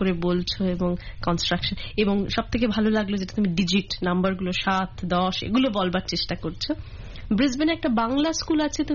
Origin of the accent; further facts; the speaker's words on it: Kolkata, West Bengal, India; আমাদের ইন্ডিয়াতে, আমি কলকাতায় বড় হয়েছি, কলকাতার নাম নিশ্চয়ই শুনেছ